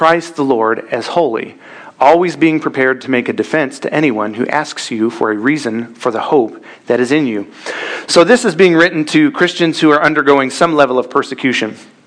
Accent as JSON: {"language": "English", "region": "Missouri", "country": "United States", "said": "I struggle with any language. I'm from Missouri, so throw me a bone."}